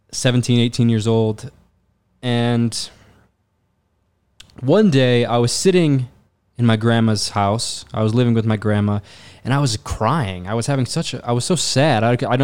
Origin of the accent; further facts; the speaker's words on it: Detroit, Michigan, United States; When I was growing up in Detroit, I was raised Christian